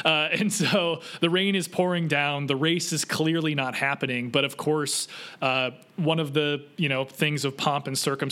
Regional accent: Indiana, United States; I was born and raised in Indiana, and not too far from a place called Battle Creek, Michigan.

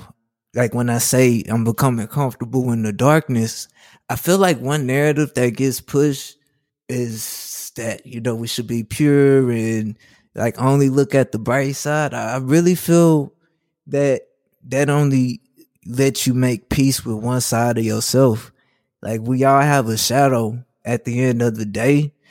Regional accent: Chicago, Illinois, United States; it was always cool that … had so much love from my hometown, being from Chicago.

